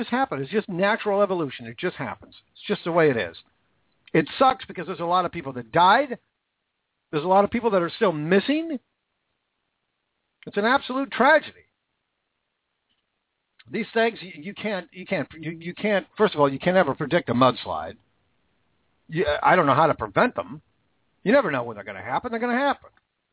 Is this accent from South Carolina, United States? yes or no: no; Washington, United States; First of all, my home state of Washington. No, not D.C.